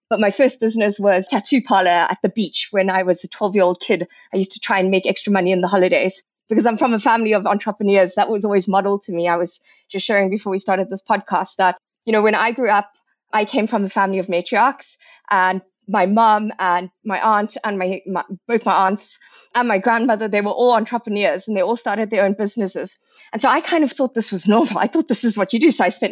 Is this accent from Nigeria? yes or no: no; South Africa; I'm a South African, and I've been fortunate enough to also spend time working in Silicon Valley.